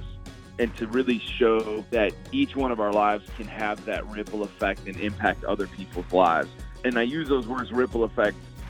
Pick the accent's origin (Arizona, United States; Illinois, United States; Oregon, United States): Illinois, United States; Chicago; now in Nashville, United States; Like, I grew up in Chicago, but now that I live in Nashville, we're used to pretty mild winters.